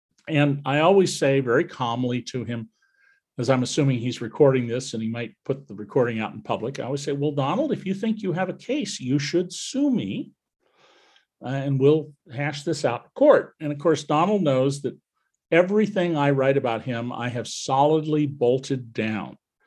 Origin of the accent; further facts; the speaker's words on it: Santa Cruz, California, United States; My brother … I grew up in Santa Cruz, California.